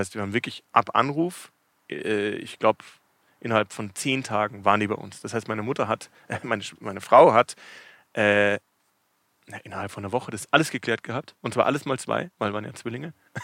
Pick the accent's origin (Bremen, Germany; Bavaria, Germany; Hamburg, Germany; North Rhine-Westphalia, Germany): Bavaria, Germany; Munich; now in Cape Town, South Africa; Dann war ich 2007 bis 2009 mehr in München. Da hatte ich auch eine Wohnung. Ich bin aus München ursprünglich.